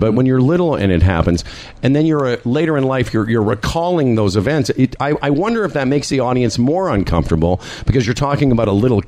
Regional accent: Moose Jaw, Saskatchewan, Canada; And it's fine because I'm from Moose Jaw as well. I've grown up in a small town.

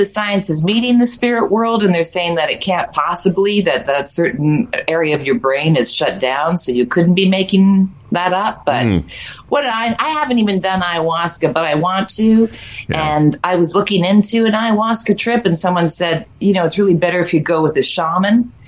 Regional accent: Canada; look, I'm Canadian, so I don't have a dog in the race

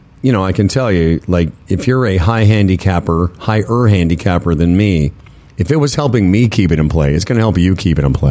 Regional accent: Canada; I told him I was from Canada.

